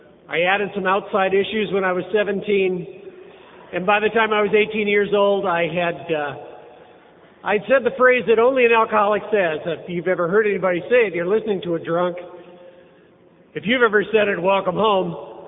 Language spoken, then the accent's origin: English; Vancouver, British Columbia, Canada; I'm from Vancouver, Canada. Nobody knows where that is. It's 250 miles north of Seattle. I'm a Canadian.